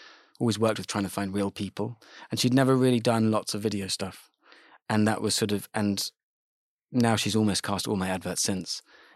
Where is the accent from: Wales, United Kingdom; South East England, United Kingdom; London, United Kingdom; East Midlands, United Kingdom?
London, United Kingdom; also born or lived in Kentish Town; I grew up in London, I grew up in fairly central North London, Kentish Town.